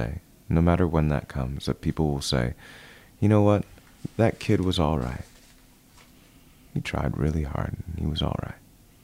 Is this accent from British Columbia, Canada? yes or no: no; Toronto, Ontario, Canada; And I look at my hometown, Toronto, as the meeting place.